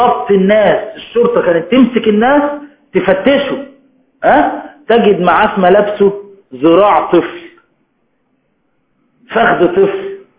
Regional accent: Egypt; ثم دلوقتي عندنا في مصر بعد تنحي الرئيس مبارك أيضا عن الحكم

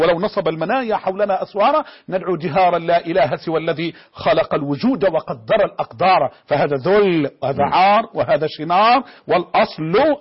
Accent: Egypt; وتعرف الفضائيات التجارية عندنا في مصر

